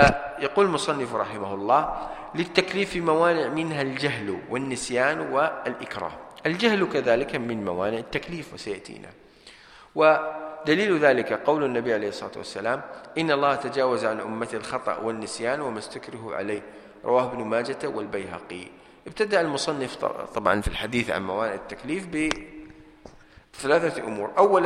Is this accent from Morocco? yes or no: no; Sharjah, United Arab Emirates; من عندنا في الشارقة